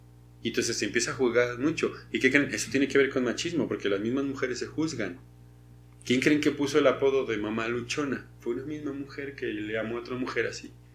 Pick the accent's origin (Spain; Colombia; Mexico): Mexico; en mi concepción así como hombre mexicano